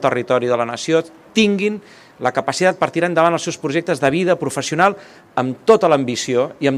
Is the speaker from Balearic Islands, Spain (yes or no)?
no; Catalonia, Spain; Aquí tots som catalans